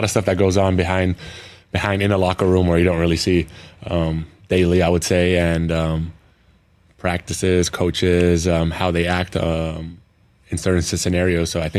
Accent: Malaga, Andalusia, Spain; English is a second language; moved away as an adult; My parents are Lithuanian, but I grew up in Spain, Malaga. They decided to raise us there. And yeah, I basically spent there my whole life until I was 18

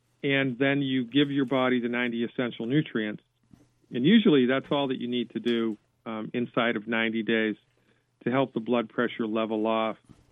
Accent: Nantucket, Massachusetts, United States; Yeah, and I grew up on Nantucket, and I went to the University of Massachusetts.

